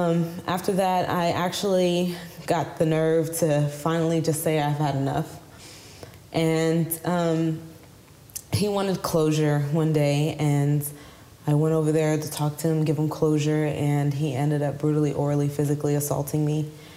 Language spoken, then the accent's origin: English; La Marque, Texas, United States; Well, my story goes, I'm from Lamarck, Texas.